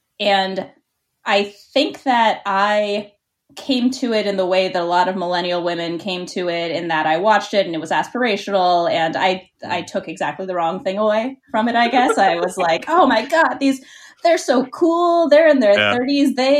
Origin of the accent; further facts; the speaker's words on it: Pittsburgh, Pennsylvania, United States; I grew up in Pittsburgh, Pennsylvania.